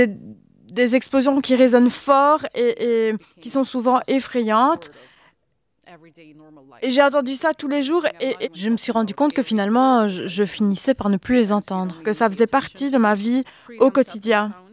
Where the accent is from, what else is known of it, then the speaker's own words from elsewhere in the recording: Odesa, Odesa Oblast, Ukraine; La semaine dernière, j'étais à Odessa, dans ma ville natale